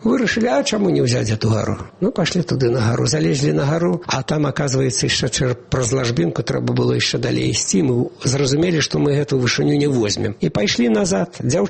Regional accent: Minsk, Belarus; Я говорю, я з Беларусі, з Мінску.

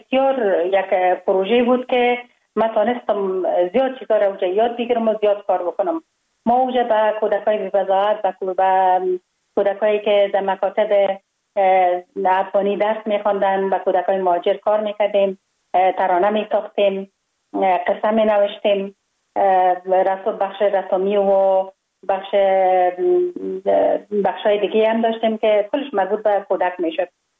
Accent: Kabul, Afghanistan; born there; ما خوشبختانه در یک خانواده روشن فکر به دنیا آمدم. در شهر کابل در محله کوتی سنگی تولد شدم.

